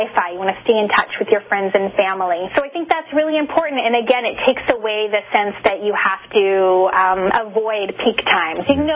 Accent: Toronto, Ontario, Canada; also born or lived in New York / Los Angeles; now in Denver, United States; I'm originally from Toronto, moved to New York, moved to L.A., but now I call Denver home.

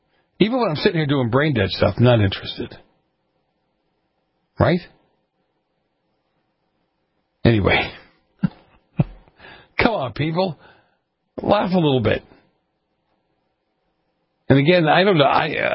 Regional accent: Massachusetts, United States; Massachusetts town, this is my home state.

